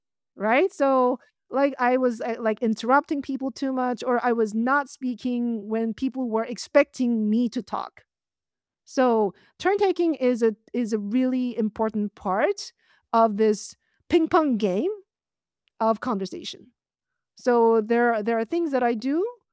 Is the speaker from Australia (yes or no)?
no; South Korea; English is a second language; now in United States; I'm from South Korea, and when I first came to US, it was difficult to talk to people, not because I didn't speak English. I could speak English.